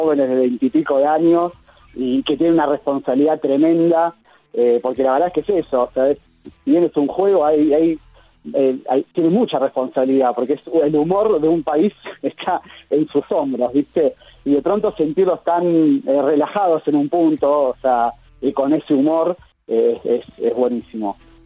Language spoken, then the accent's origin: Spanish; Argentina; como argentino, más allá de lo laboral, como argentino, tener dos copas